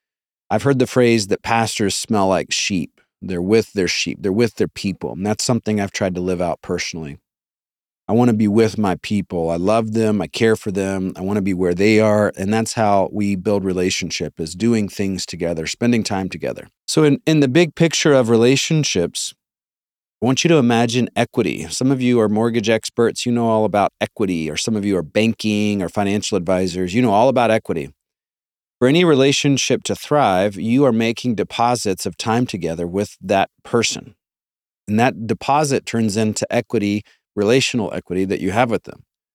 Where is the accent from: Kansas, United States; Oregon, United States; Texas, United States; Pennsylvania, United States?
Texas, United States; Amarillo; born there; I love Texas. I was born in Amarillo. Many of you don't know that. Born in Amarillo, did seminary in Fort Worth.